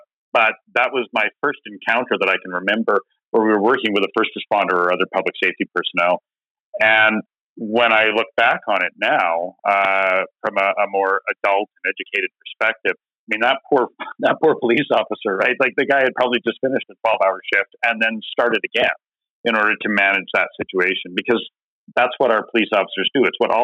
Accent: Edmonton, Alberta, Canada; born there; now in Regina, Canada; So I'm living in Regina right now. I'm at the University of Regina, but I was born in Edmonton.

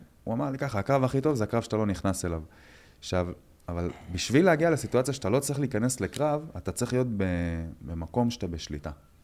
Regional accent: Netanya, Central District, Israel; כי גדלתי פה בנתניה, ואני לא צריך לספר לך מה זה נתניה.

